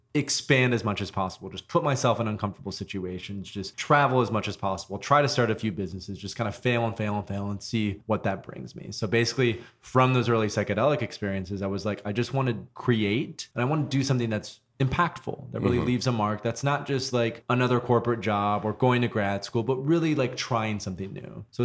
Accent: Grand Rapids, Michigan, United States; I grew up in West Michigan in a city called Grand Rapids. It's quiet, it's conservative, more traditional, small town Midwest.

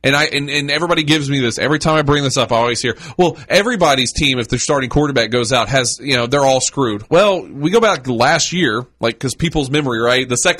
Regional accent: Nashville, Tennessee, United States; I grew up a Titans fan. I grew up here in Nashville.

